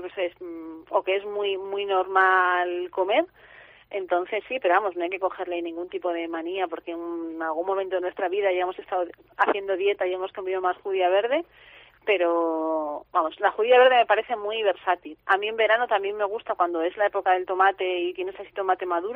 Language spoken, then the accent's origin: Spanish; Aragon, Spain; en la zona de donde yo soy, en Huesca, pues es más para el verano.